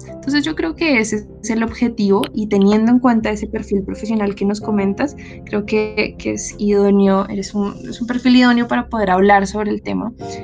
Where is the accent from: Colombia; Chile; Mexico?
Colombia; nos toca como ciudadanos, como personas, como colombianos